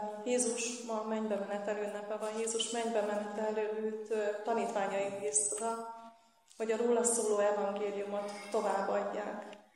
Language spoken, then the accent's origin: Hungarian; Nagycserkesz, Szabolcs-Szatmár-Bereg, Hungary; Nagycserkeszen nevelkedtem, 8 naposan kereszteltek meg.